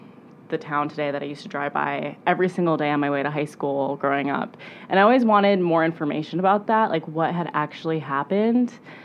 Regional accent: Milan, Illinois, United States; So I grew up in Milan

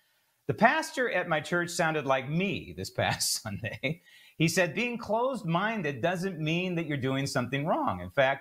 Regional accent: United States; Now, as an American, being closed-minded should mean that you reject all attempts by people and governments to circumvent fundamental rights

